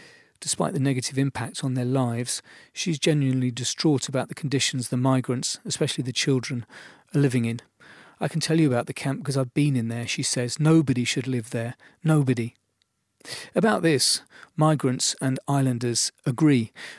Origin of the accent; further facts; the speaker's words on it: England, United Kingdom; Where are you from? Her husband, Yanni, asks me. England, I said.